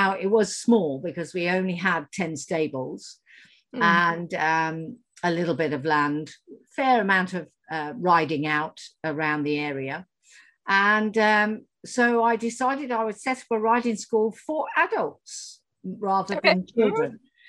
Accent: Midlands, United Kingdom; now in Somerset, United Kingdom; Well, I live in the UK. I'm in Somerset, which is down the southwest, although I'm originally from the Midlands.

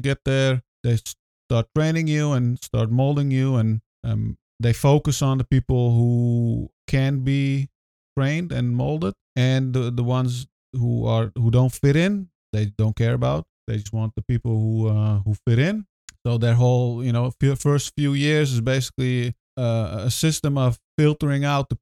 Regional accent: Netherlands; English is a second language; obviously I grew up in the Netherlands. This is where I have lived most of my life.

